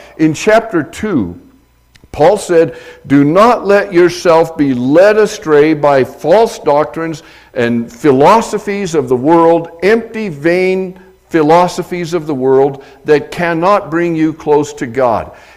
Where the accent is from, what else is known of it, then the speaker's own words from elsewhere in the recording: Leadville, Colorado, United States; Now, being born and raised in Leadville, mining is not a strange thing.